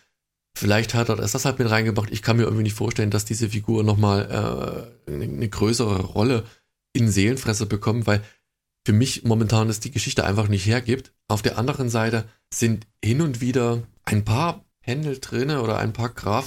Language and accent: German; Leipzig, Saxony, Germany; Wir sind halt Leipziger